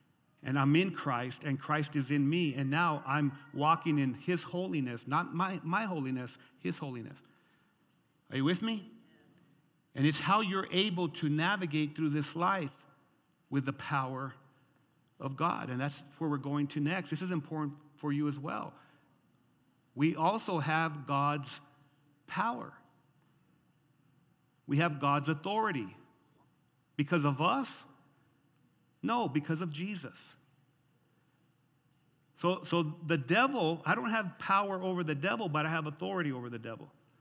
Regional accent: United States; I'm an American citizen, but greater than that, I'm a citizen of heaven.

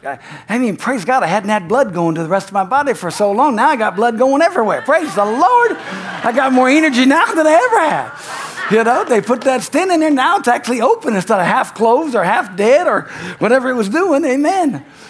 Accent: California, United States; I grew up in California, all right? Not some Bible Belt. I grew up in California

